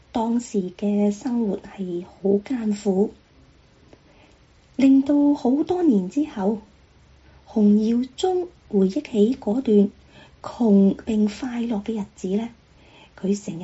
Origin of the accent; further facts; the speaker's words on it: Guangdong, China; 就是我们广东人所说的驼背，